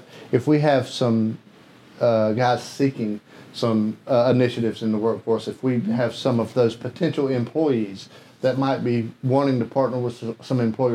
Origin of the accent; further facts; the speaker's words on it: Kershaw, South Carolina, United States; I'm from Kershaw, South Carolina. Shout out to Andrew Jackson High School. Go Vols.